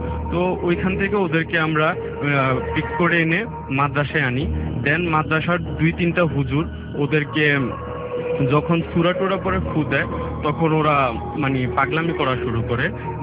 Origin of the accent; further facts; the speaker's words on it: Comilla, Chittagong Division, Bangladesh; আমার গ্রামের বাড়ি কুমিল্লায়